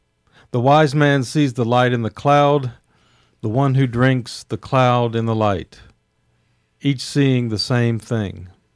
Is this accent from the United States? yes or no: yes; United States; I realized that, yes, as an American poet, you can write in an American diction